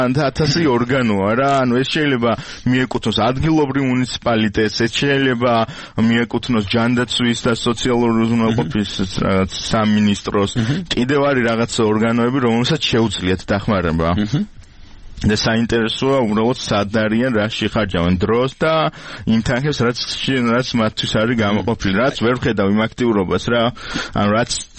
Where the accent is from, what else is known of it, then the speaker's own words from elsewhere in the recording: Tbilisi, Georgia; ჩვენ თბილისელები ვართ